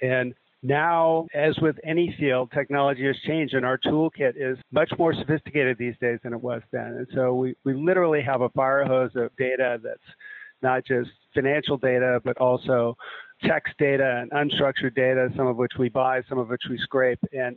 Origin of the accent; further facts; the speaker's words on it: California, United States; I am a Californian that went to a PhD program at Berkeley